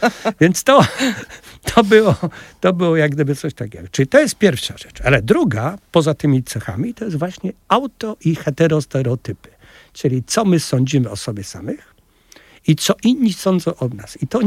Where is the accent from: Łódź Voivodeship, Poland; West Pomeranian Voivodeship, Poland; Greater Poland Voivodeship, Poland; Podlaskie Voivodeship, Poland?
Greater Poland Voivodeship, Poland; Poznań; ja odziedziczyłem to jestem poznaniakiem.